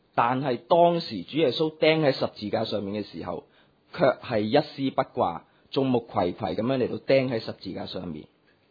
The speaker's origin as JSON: {"language": "Cantonese", "country": "Hong Kong", "said": "呢啲亦都大部分咧我哋香港人翻工嘅时候咧会有嘅心态嚟嘅"}